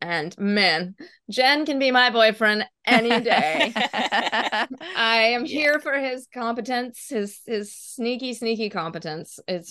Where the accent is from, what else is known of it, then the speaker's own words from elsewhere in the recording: Dalton, Georgia, United States; Oh, okay, yeah. I grew up in Dalton, so hey.